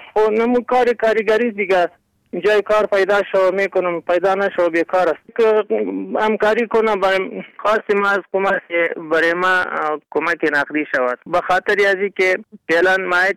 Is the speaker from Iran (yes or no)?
no; Kunduz, Afghanistan; now in Kabul, Afghanistan; پسرم که از قندوز آمدم اینجا،